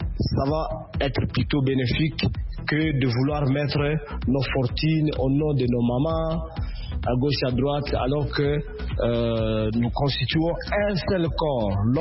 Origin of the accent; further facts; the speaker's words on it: DR Congo; chez nous en RDC